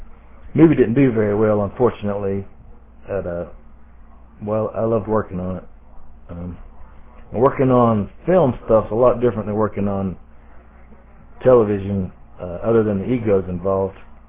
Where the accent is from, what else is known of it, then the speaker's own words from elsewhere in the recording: the South, United States; accent: Southern; My southern accent didn't help at all initially with clients.